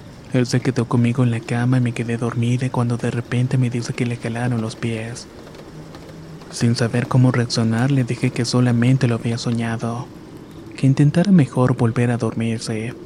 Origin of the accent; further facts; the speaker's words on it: Dominican Republic; now in New Jersey, United States; Soy originario de República Dominicana, pero esto me sucede desde mediados del 2016 en la ciudad de New Jersey.